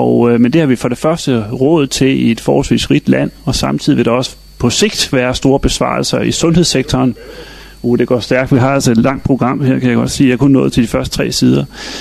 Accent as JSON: {"language": "Danish", "town": "Aalborg", "region": "North Denmark Region", "country": "Denmark", "said": "og jeg kommer fra Aalborg."}